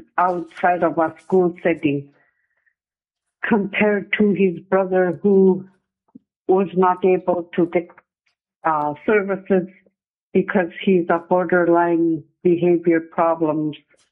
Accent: Alaska, United States; I'm from Congiganat. It's located southwest of Alaska.

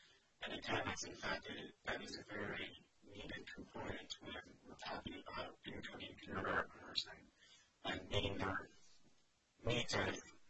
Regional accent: Juneau, Alaska, United States; And I was born and raised here in Juneau. I went through the Juneau School District.

